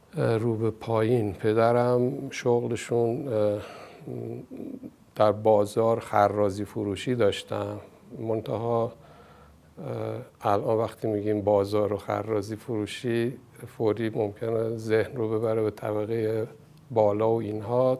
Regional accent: Rafsanjan, Kerman, Iran; born there; در شهر رفسنجان به دنیا اومدم. در اونجا از نظر خانوادگی، خب میتونم بگم خانواده از نظر اقتصادی متوسط،

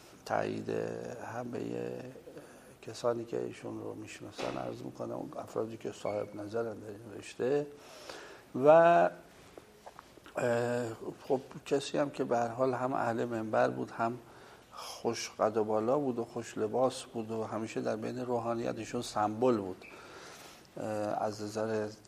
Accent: Qom, Iran; هنوز منزل پدری ما قم هست. و دیگه ما در قم به دنیا آمدیم.

